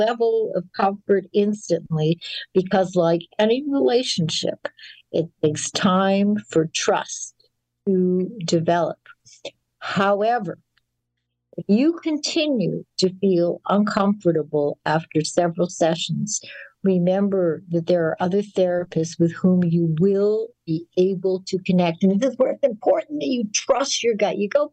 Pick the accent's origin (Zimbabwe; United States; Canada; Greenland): Canada; I grew up in Canada.